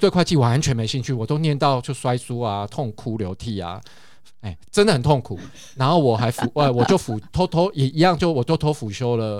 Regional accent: Tainan, Taiwan; 你可以想象台南的父母哈，就是我是台南人这样。

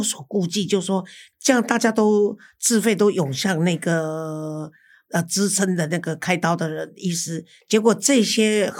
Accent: Taiwan; 因为我是台湾人嘛，逃命要紧。

